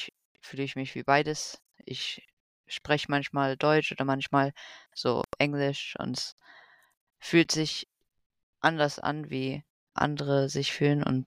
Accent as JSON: {"language": "German", "country": "Philippines", "tie": "born or raised there", "also_born_or_lived": "Germany", "said": "ich bin ja quasi in Philippinen aufgewachsen und das war einfach so normal für mich. Und dann, es war so andersrum, als ich in Deutschland war es nicht so normal. Und ja, ich bin gewöhnt jetzt in beiden Ländern zu leben"}